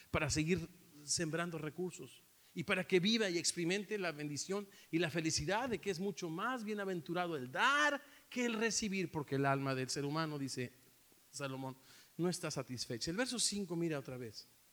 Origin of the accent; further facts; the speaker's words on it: Mexico; moved away as an adult; now in United States; Pasan 10 años, 9 años de que nos venimos de México y dejamos las escuelas que habíamos plantado